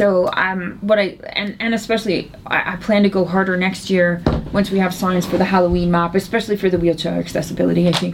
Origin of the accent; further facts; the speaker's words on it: Oshawa, Ontario, Canada; I didn't grow up here. I grew up in Ontario in Oshawa and Old Scugog Road.